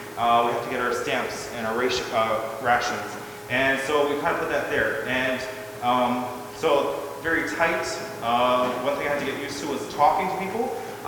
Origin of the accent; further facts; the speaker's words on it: United States; Just very tight, very close, and very inside my bubble as an American.